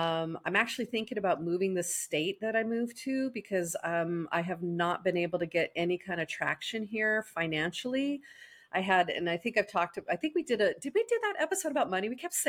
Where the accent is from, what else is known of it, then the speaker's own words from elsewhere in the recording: Colorado, United States; moved away; I went to Colorado, my home state that I moved away from, because Trey didn't want to die in Colorado, so we're in Kansas, which I love.